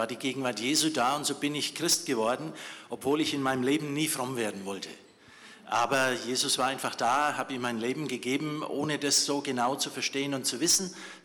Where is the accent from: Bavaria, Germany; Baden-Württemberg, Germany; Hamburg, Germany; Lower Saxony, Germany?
Bavaria, Germany; Fürth; Also ich bin hier in Fürth nicht nur geboren und aufgewachsen, sondern auch zum Glauben gekommen.